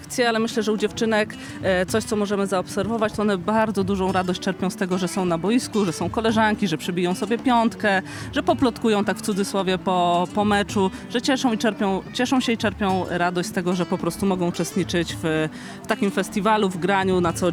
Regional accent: Lesko, Subcarpathian Voivodeship, Poland; Tak, pochodzę z Leska i tutaj zawsze miło jest wrócić

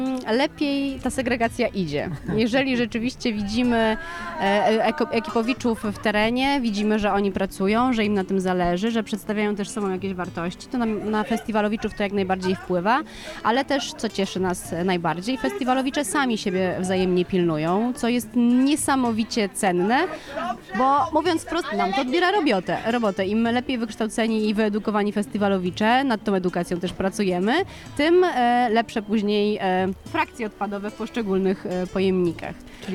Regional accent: Końskie, Świętokrzyskie Voivodeship, Poland; now in Warsaw, Poland; Ja na co dzień mieszkam w Warszawie. Pochodzę z Końskich, więc też mała miejscowość nie jest mi obca.

